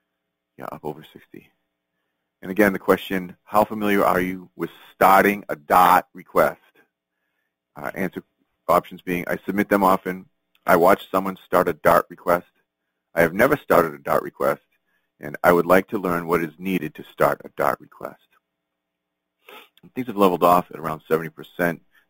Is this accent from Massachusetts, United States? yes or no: yes; Boston, Massachusetts, United States; accent: Boston; Ron, these are tough words for my Boston accent.